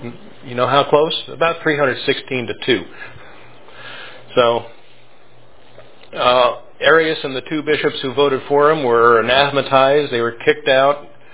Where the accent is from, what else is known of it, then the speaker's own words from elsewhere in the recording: Maryland, United States; So when I was growing up in Maryland, we had a Jewish governor who was the head of the Church of England in Maryland.